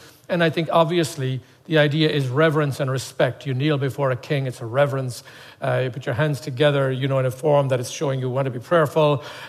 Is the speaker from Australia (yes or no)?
no; Ireland; I grew up in Ireland thinking that prayer was saying prayers.